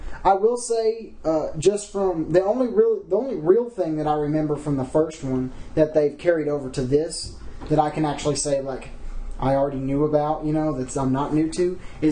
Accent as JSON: {"language": "English", "region": "Texas", "country": "United States", "said": "I'm sorry. I'm from Texas, so..."}